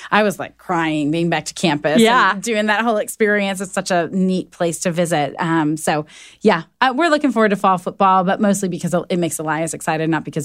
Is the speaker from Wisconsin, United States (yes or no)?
yes; Wisconsin, United States; I grew up in Wisconsin, so I'm a big Packer fan.